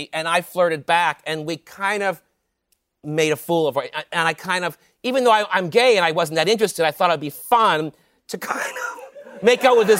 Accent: Canada

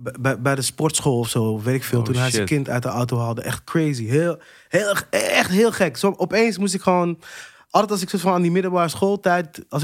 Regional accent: Amsterdam, North Holland, Netherlands; Toen ben ik naar Noord verhuisd met mijn moeder. Toen heb ik op de Montessori-school boven het IJ gezeten. Bij het grote winkelcentrum in Amsterdam-Noord.

